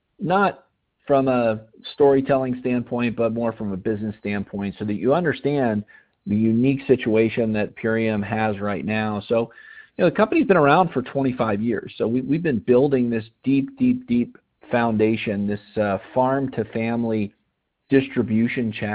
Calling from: Colorado, United States; I'm calling in from Colorado this evening.

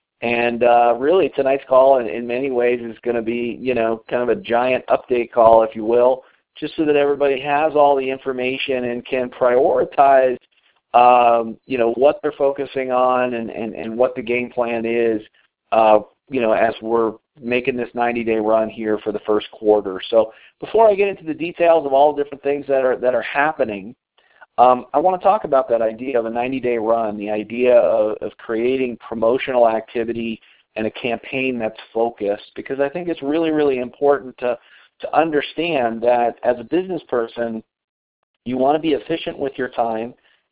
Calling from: Colorado, United States; I'm calling in from Colorado tonight.

